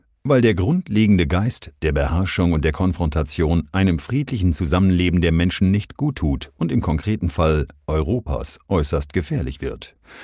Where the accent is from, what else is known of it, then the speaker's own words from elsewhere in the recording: Heidelberg, Baden-Württemberg, Germany; Ich habe als junger Mensch in Heidelberg, meiner Heimatstadt, eine Reihe von produktiven kulturellen Erfahrungen mit US-Bürgern gemacht.